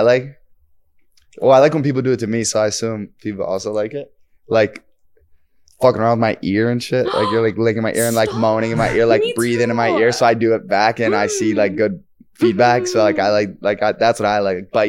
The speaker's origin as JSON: {"language": "English", "town": "Pittsburgh", "region": "Pennsylvania", "country": "United States", "said": "So I'm from Pittsburgh and they have like."}